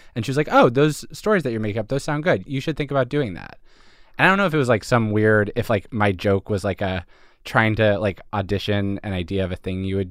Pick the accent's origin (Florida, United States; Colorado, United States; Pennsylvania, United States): Pennsylvania, United States; Philadelphia; so I'm from Philadelphia. I'm from suburban Philadelphia. And I went to school in Montreal.